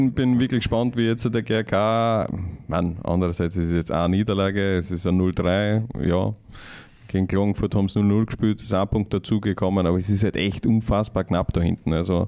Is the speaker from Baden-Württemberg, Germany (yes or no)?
yes; Baden-Württemberg, Germany; ich komme aus Baden-Württemberg.